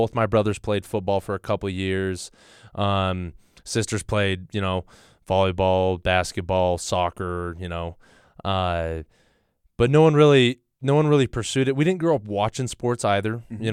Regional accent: Payson, United States; I loved growing up in Payson and loved being part of a big family.

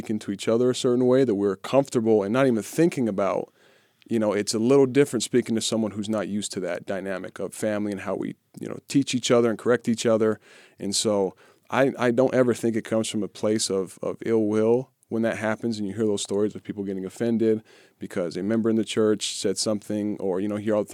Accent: Utah, United States; when they come here to where we were raised in Utah

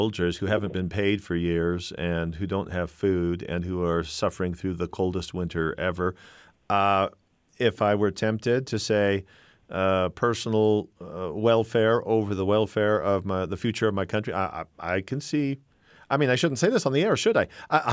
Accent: the West, United States; And well, I'm from the West, so I know what a coastal range is.

